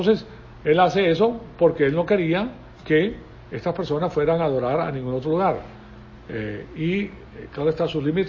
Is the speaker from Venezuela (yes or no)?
yes; Venezuela; moved away; ustedes saben que yo me crié en Venezuela, hasta el año 62.